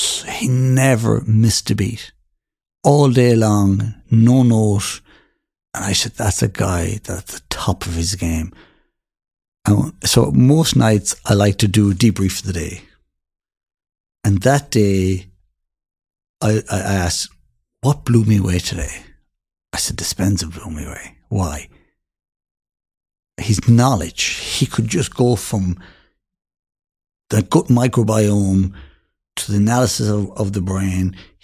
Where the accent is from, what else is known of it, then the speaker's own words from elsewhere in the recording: Galway, Connacht, Ireland; even though I grew up in Galway, never played rugby